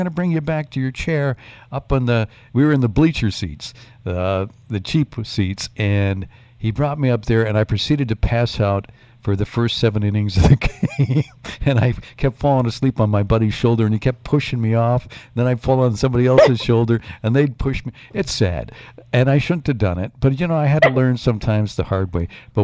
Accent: Michigan, United States; also born or lived in Mississippi; I used to live in Mississippi. I'm from Upper Michigan, but I moved away and worked in radio for a couple of years down there.

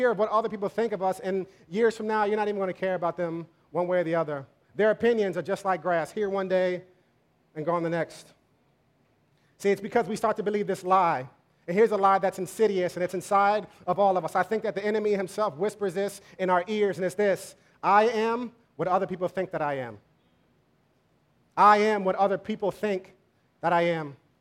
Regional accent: New York, United States; But I grew up in Westchester, and Westchester, one of my weekly chores was doing landscaping and cutting the grass.

